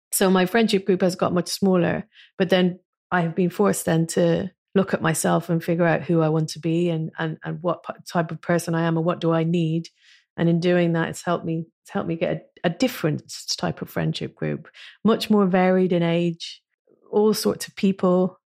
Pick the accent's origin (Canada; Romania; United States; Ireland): Ireland; now in London, United Kingdom; And I get it, because when you live abroad, you have this sense of never being Irish enough to live in Ireland again, because I've lived in London for 25 years, but also always being a foreigner in London.